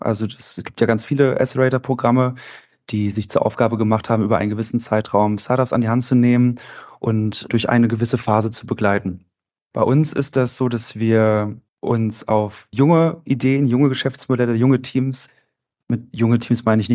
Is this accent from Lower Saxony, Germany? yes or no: yes; Wolfenbüttel, Lower Saxony, Germany; also born or lived in Salzgitter; Ich bin selber Wolfenbüttler ursprünglich. Mhm. Also ich bin zwar in Salzgitter geboren, aber in Wolfenbüttel aufgewachsen